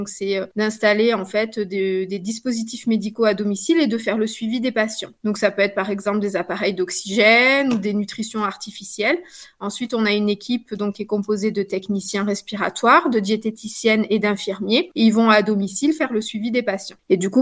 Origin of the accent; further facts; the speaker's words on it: Provence-Alpes-Côte d'Azur, France; ce qui m'a permis de rentrer chez moi puisque je suis originaire des Hautes-Alpes